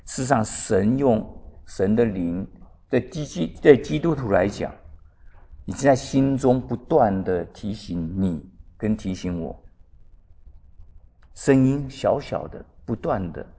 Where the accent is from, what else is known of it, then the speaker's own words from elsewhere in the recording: China; 所谓的我们中国人说举头三尺有神明